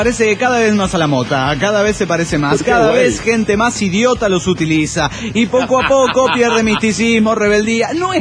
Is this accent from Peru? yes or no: yes; Peru; now in United States; cuando recién llegué a este país, a Estados Unidos de Norteamérica, yo vengo desde el Perú